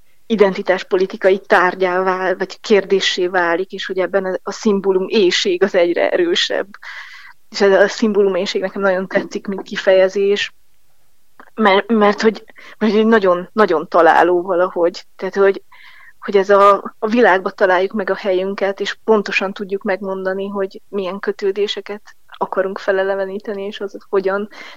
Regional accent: Székely Land, Romania; mindig megkérdezik tőlem, hogy te székelyként miért nem ott ebédelsz minden nap.

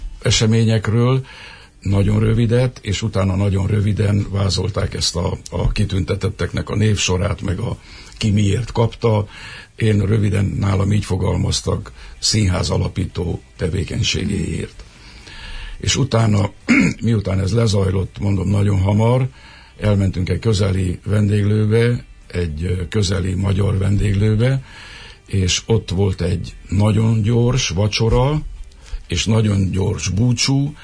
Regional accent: Mureș County, Romania; now in Hungary; tud persze, hogy Erdélyből vagyok, hát nagyon üdvözölt, és mikor megtudta azt, hogy nyárádmenti vagyok

